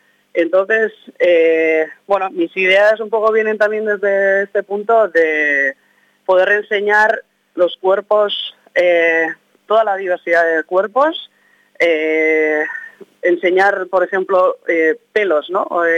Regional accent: Arrasate, Basque Country, Spain; la furia que vive también en Arrasate, en mi pueblo también

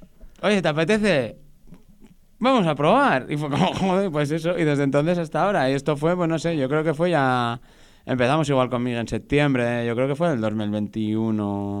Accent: Vitoria-Gasteiz, Basque Country, Spain; moved away; Hombre, pues en principio este y yo somos de aquí, de Gasteiz.

